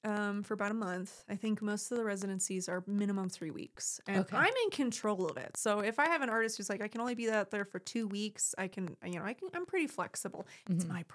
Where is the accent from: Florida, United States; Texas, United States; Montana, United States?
Florida, United States; also born or lived in Arizona; Again, I'm from Florida, and I did my master's in Arizona, and I never envisioned myself ever living in Colorado. And mm-hmm. I am from big cities, you know, a minimum 100,000 people.